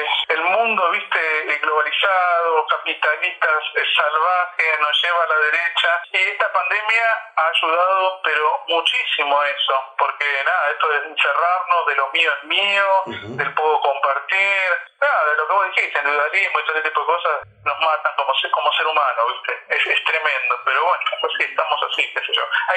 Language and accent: Spanish; Buenos Aires, Argentina; born there; also born or lived in Mendoza; yo nací en Buenos Aires, pero bueno, toda mi familia, de parte de mis padres, son de Mendoza. Y yo he pasado mucho tiempo en mi infancia en Mendoza, porque bueno, mi viejo se dedica, mi papá se dedica a lo que es plantación de aceituna.